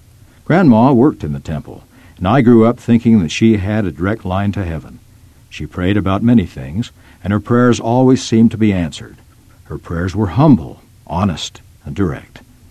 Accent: California, United States; Growing up in California, I had opportunities to stand up for what I believed in. Being a Latter-day Saint was different.

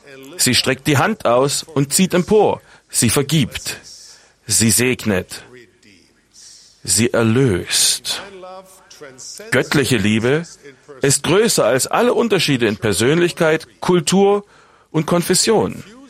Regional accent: East Germany, Germany; Diese schönen Erinnerungen an meine Kindheit in Ostdeutschland werden mir immer teuer sein.

